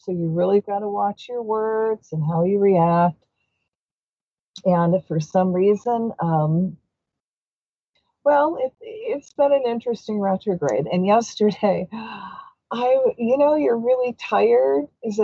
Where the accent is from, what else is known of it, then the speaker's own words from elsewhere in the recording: Dearborn, Michigan, United States; Now, I come from Michigan. I actually come from Dearborn, Michigan, the hometown of Henry Ford. And when I grew up, it was really, really racist.